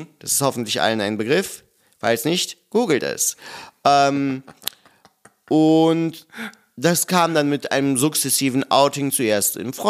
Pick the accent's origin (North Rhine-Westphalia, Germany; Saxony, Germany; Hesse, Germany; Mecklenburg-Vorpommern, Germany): North Rhine-Westphalia, Germany; Aber gleichzeitig komme ich halt aus der Provinz vor Köln.